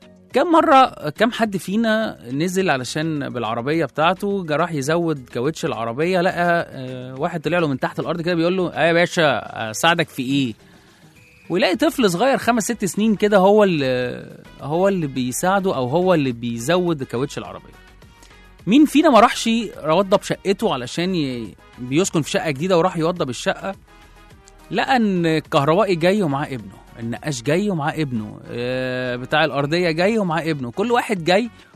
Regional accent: Egypt; او مصر هنا عندنا في مصر ابتدت تاخد خطوات من سنة 2018 لغاية سنة 2025

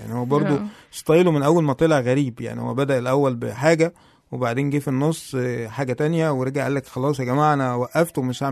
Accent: Egypt; الموضوع للاسف بقى منتشر جدا لان احنا عندنا في مصر طبيعه الامر ان احنا بنحب نقلد

